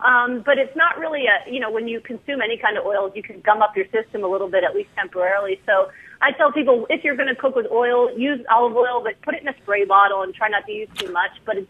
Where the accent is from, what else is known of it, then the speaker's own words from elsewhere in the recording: New York, United States; You know, I'm from New York. You know, you hire me, I'm going to be on you, but it's out of love, okay?